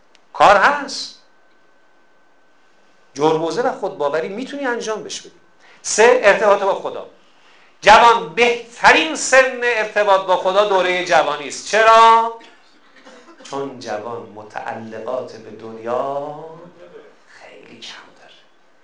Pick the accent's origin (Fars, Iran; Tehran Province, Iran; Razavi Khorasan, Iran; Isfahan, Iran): Razavi Khorasan, Iran; Mashhad; اب بچه های خوبه، همین شهر خودمون هم هست، مشهدی